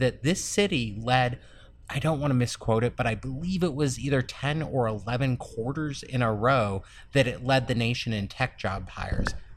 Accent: Palo Alto, California, United States; I grew up in Palo Alto, California, and I will just share with you, growing up in the heart of Silicon Valley

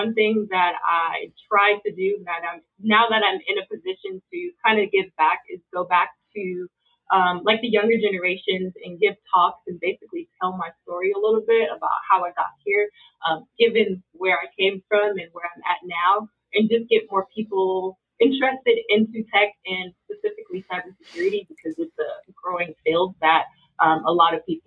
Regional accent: San Francisco, California, United States; So I grew up in San Francisco. I'm from San Francisco.

